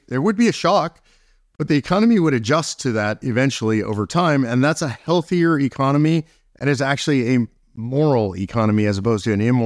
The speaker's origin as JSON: {"language": "English", "region": "California", "country": "United States", "lives_now": "Texas, United States", "said": "I come from California originally. That's one of the breadbaskets."}